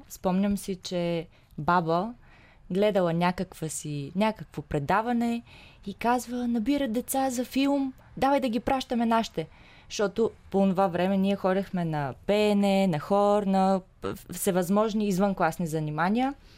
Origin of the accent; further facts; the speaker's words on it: Shumen, Shumen Province, Bulgaria; уроците са в София, а ние сме от Шумен